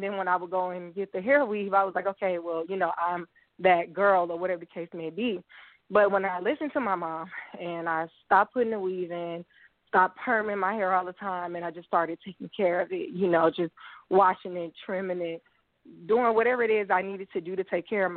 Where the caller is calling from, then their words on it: Atlanta, Georgia, United States; I'm 30 and I'm calling from Atlanta.